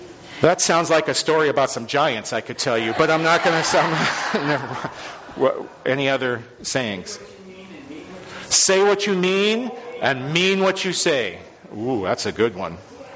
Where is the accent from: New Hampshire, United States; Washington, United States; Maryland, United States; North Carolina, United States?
Washington, United States; Camano Island; to see images that I had never seen before growing up on Kamino Island of just the horrors of war and World War II